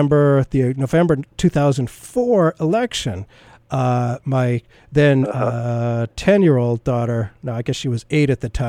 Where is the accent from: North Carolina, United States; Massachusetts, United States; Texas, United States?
Massachusetts, United States; Boston; born there; Ah, well, I was born in Boston in 1950.